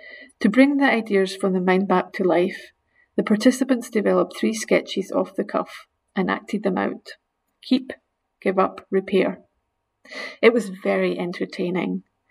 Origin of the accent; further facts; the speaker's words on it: Scotland, United Kingdom; a poem from my home country of Scotland